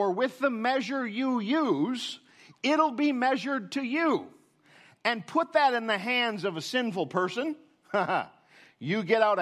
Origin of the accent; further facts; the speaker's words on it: Michigan, United States; I'm not an Aussie. If you're still trying to work out whether I'm a Canuck or a Yank, I am the latter. I am a Yank. I am from Michigan.